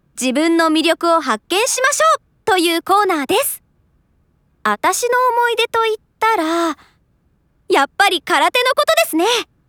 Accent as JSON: {"language": "Japanese", "region": "Tokyo", "country": "Japan", "said": "私は東京出身で実家から通っています。"}